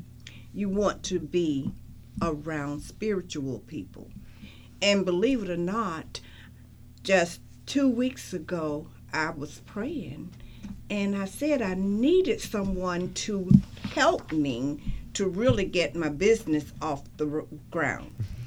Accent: Rock Hill, South Carolina, United States; I want to be the same for my hometown, Rock Hill, which I love with the passion.

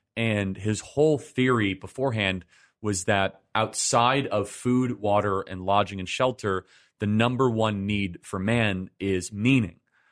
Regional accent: Chicago, Illinois, United States; I mean, I born and raised in Chicago, Illinois. I had a pretty traditional upbringing.

